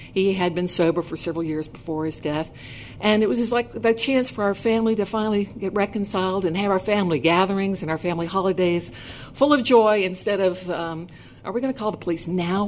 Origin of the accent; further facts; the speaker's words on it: Greensboro, North Carolina, United States; I am a native of Greensboro.